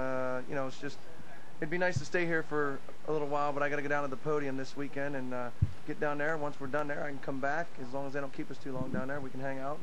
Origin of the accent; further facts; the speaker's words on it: Pennsylvania, United States; I'm from Pennsylvania. We haven't had any heat lately, so...